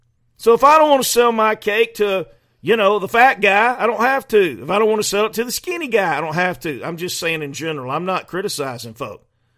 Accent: South Carolina, United States; I was born in South Carolina, raised in the 60s and 70s, know all about what happened back then.

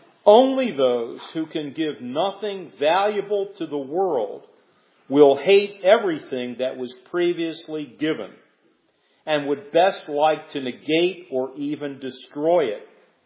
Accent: North Carolina, United States; the monument protection law in my home state of North Carolina

